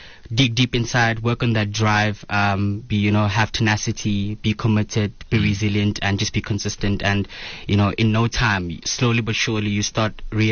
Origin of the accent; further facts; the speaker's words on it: Eastern Cape, South Africa; I'm 23 years old. I'm from the Eastern Cape and it's London. Moved up here literally 3 years ago.